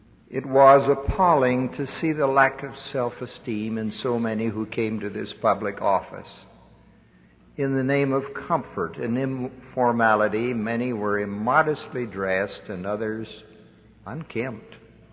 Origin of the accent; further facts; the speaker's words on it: Cottonwood, Utah, United States; When I was growing up in the Cottonwood area of Salt Lake County, it was part of the rural area of the valley.